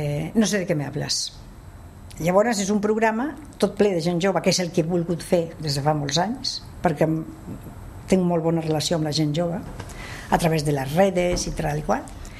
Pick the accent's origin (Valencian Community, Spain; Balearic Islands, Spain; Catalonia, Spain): Catalonia, Spain; Jo sóc catalana, nen.